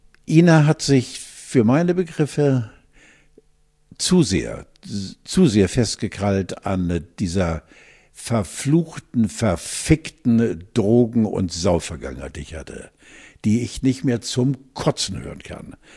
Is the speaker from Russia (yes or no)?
no; Wankendorf, Schleswig-Holstein, Germany; Entweder in Wankendorf, dort, wo ich groß geworden bin, neben meinen Eltern